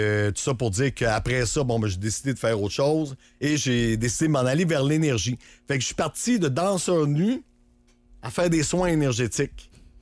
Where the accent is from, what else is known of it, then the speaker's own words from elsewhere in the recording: Saint-Georges-de-Beauce, Quebec, Canada; Ben écoute, je sors de Saint-Georges-de-Beauce. Fait que je suis un petit beauceron.